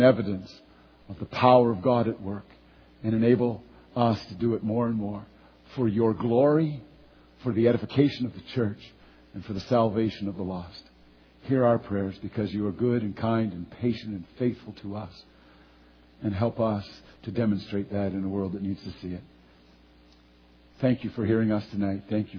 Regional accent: Newfoundland and Labrador, Canada; I'm bragging about growing up in Newfoundland this morning.

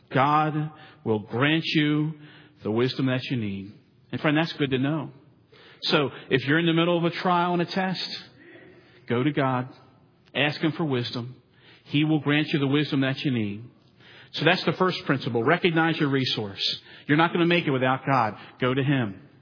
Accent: East Coast, United States; I grew up on the East Coast, and my father had a boat

